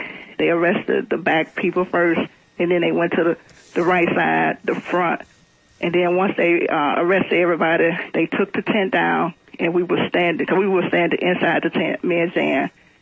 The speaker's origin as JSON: {"language": "English", "town": "Memphis", "region": "Tennessee", "country": "United States", "said": "because I'm from Memphis, Tennessee, mm-hmm. in the 1960s, she marched with Dr. King."}